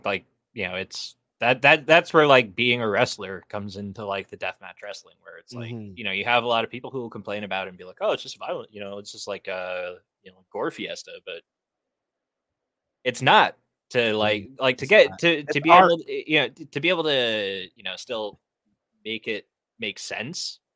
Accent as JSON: {"language": "English", "country": "Canada", "tie": "born or raised there", "said": "he's also making his Canadian debut in July in my hometown."}